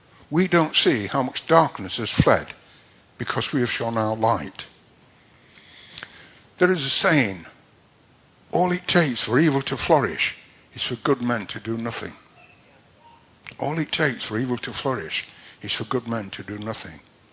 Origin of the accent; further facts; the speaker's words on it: Doncaster, Yorkshire and the Humber, United Kingdom; Doncaster just happened to be my hometown.